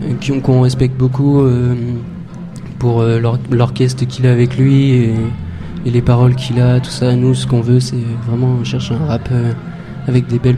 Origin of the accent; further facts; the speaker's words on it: Angoulême, Nouvelle-Aquitaine, France; on est tous d'Angoulême